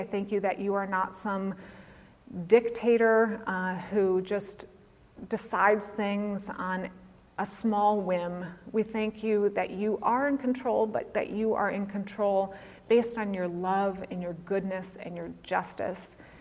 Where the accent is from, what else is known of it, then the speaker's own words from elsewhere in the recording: Muskegon, Michigan, United States; that clinic was in Muskegon, Michigan, my hometown.